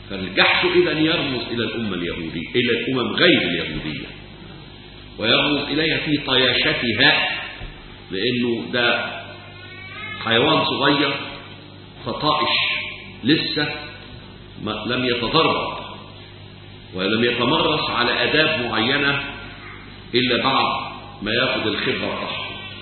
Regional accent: Egypt; زي ما احنا كمصريين اتفتح امامنا الطريق

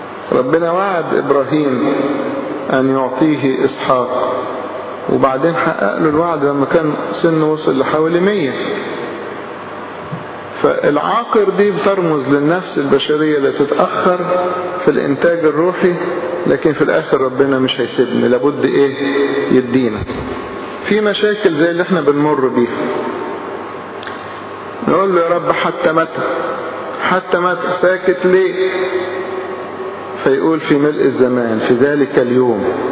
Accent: Egypt; ولغاية دلوقتي الفلاحين عندنا في مصر يقول لك الشجرة طلعت نسور.

